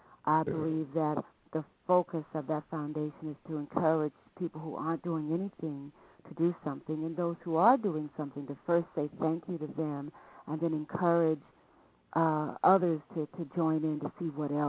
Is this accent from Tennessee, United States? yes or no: yes; Nashville, Tennessee, United States; born there; I was born I was born in Nashville, Tennessee. That's where my mother was when I was born.